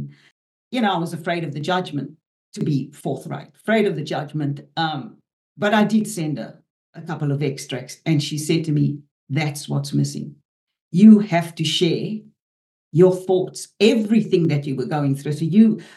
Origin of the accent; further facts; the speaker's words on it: South Africa; I had been an activist growing up in South Africa for change, political change.